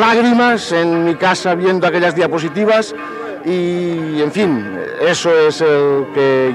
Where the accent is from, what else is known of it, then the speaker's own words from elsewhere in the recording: Castellón de la Plana, Valencian Community, Spain; also born or lived in Tortosa; yo soy de Tortosa, nacido en Tortosa, pero de muy jovencito vine a Castellón y aquí crecí y aquí dejé mis raíces y me marché, pero he dejado la raíz aquí